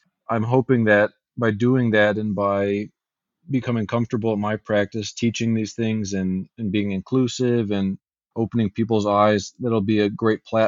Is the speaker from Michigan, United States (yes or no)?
yes; Michigan, United States; now in Lexington, United States; I'm originally from Michigan.